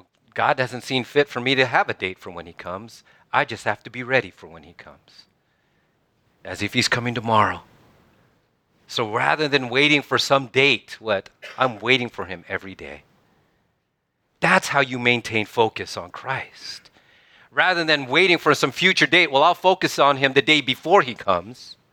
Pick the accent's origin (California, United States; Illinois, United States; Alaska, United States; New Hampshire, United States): California, United States; Vallejo; I grew up in Vallejo. It's not the greatest school system in the world.